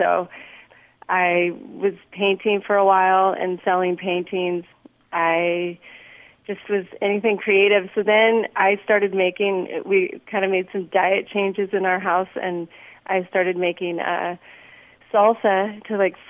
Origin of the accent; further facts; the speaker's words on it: Petaluma, California, United States; I grew up in Petaluma, California, which is a tiny little place up in Northern California.